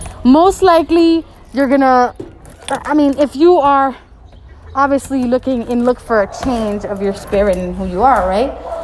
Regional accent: Newark, New Jersey, United States; accent: Jersey; That's why people are so surprised when I tell them I'm from Newark. Because I just don't represent. You know what I'm saying? Like, obviously, I'm from the culture. Like, I speak a certain way. I have the Jersey accent, whatever it is.

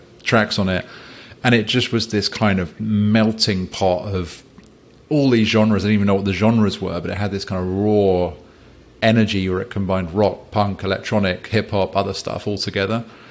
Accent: South West England, United Kingdom; So I grew up in Cornwall, which is like a very rural part of England. The most rural part, arguably, in a really small like village school.

